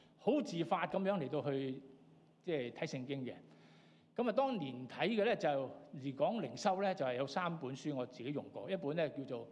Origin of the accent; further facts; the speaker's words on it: China; 我哋中國人話咧鬼拍後尾枕喎